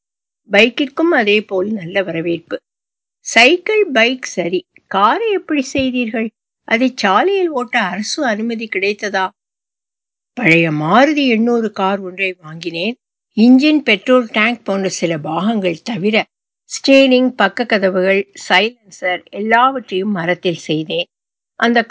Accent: Narasingapuram, Tamil Nadu, India; திருவள்ளூரை அடித்த நரசிங்கபுரம் எனது பூர்வீகம்.

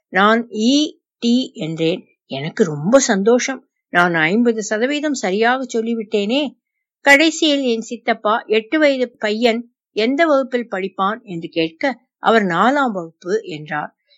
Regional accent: Vellore, Tamil Nadu, India; born there; நான் வேலூரில் பிறந்தேன்.

